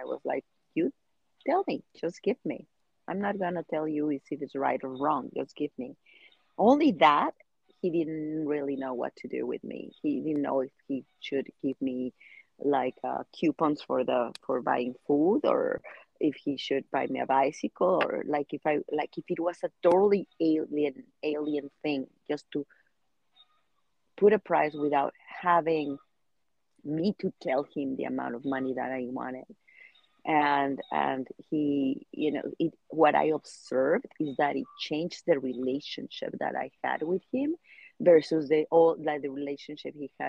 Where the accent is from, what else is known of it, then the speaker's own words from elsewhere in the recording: Tepoztlán, Morelos, Mexico; I started a mutual credit currency in my hometown in Tepoztlán that still exists.